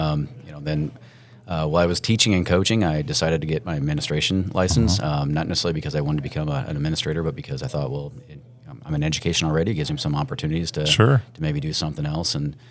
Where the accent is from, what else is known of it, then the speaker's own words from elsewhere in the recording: North Manchester, Indiana, United States; kind of a throwback community, very much in the, like the community I grew up in North Manchester, Indiana.